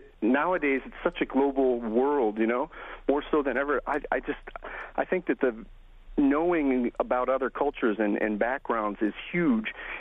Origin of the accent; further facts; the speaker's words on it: Buffalo, New York, United States; Well, my parents are from the New York City area. I was raised in Buffalo and I moved to New York City after grad school. Spent about 10 years there in the wine industry.